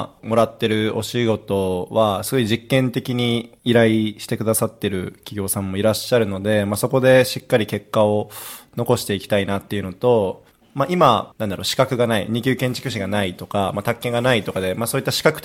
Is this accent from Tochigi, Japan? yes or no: no; Aomori, Japan; もう地元が青森で一緒とか関係なくて